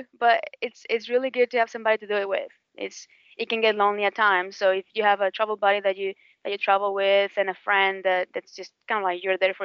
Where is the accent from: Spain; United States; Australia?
Spain; That's why I came all the way from Spain, to stay around here, and it's the best way to get into the LPGA.